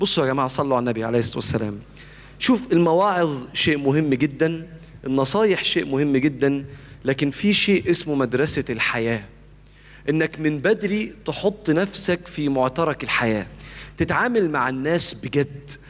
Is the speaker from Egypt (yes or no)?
yes; Egypt; وكان ساعتها الاستاذ عمرو خالد بدا يدي دروس عندنا في مصر